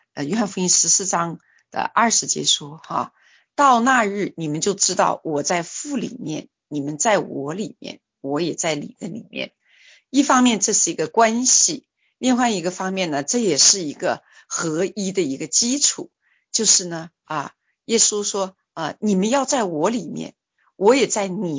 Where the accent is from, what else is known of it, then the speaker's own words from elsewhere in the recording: China; now in Canada; 我从中国来到加拿大，我从原来的武汉街道口教会来到现在加恩教会